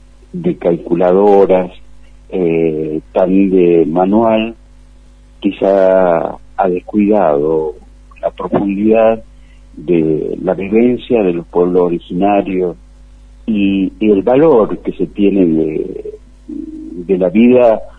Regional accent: Humahuaca, Jujuy, Argentina; yo por ejemplo soy de Humahuaca y soy de los pueblos Omahuaca, el pueblo Colla

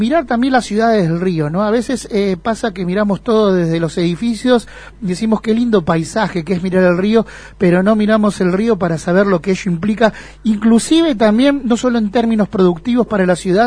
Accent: Buenos Aires, Argentina; como La Boca, por ejemplo, de donde soy oriundo

